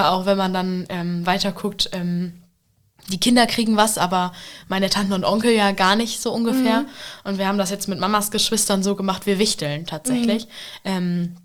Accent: Vechta, Lower Saxony, Germany; bei mir in meinem Heimatdorf in Vechta

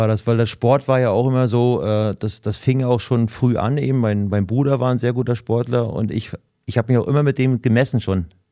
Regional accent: Rostock, Mecklenburg-Vorpommern, Germany; born there; ich bin in Rostock geboren.

